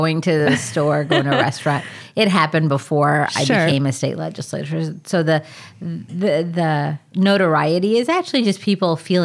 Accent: Troy, Michigan, United States; wasn't just because I'm from Troy

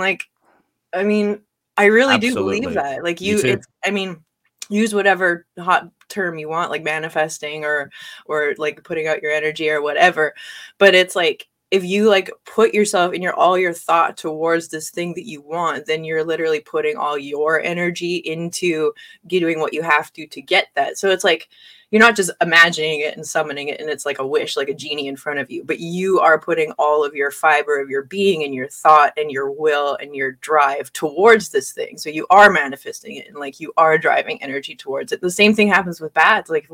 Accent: Manitoba, Canada; I grew up just outside of Winnipeg and I moved to Windsor to train.

